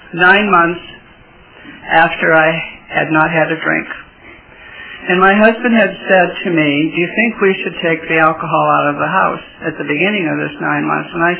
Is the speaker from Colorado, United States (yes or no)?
no; Minnesota, United States; moved away as an adult; In fact, when I was 18, I came to California from Minnesota because my sister was in trouble.